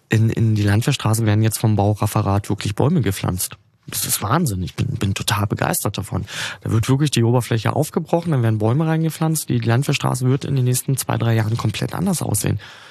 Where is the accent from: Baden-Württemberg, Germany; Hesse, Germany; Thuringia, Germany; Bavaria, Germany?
Bavaria, Germany; Munich; Also wir sind das als Münchner ja gar nicht gewöhnt, dass immer eine Straße auch dreckig sein kann.